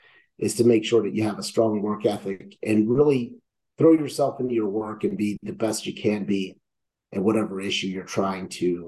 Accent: Lebanon, Pennsylvania, United States; I grew up in Lebanon, Pennsylvania, so I'm a central Pennsylvanian. My grandmother, my father, my grandmother, and all were from this area.

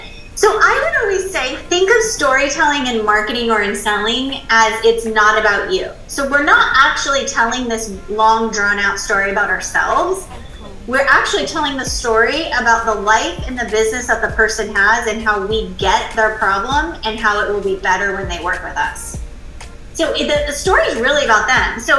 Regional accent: California, United States; I came from California. I now live in the Carolinas

